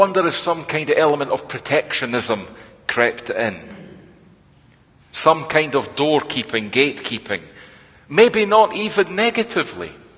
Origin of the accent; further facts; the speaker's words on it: Scotland, United Kingdom; I'm a Scottish Presbyterian